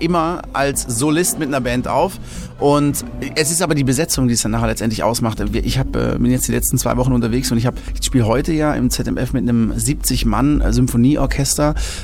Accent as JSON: {"language": "German", "town": "Krenkingen", "region": "Baden-Württemberg", "country": "Germany", "tie": "born or raised there", "said": "Also ich bin ja in Krenking aufgewachsen, in einem ganz kleinen Örtchen mitten im Schwarzwald."}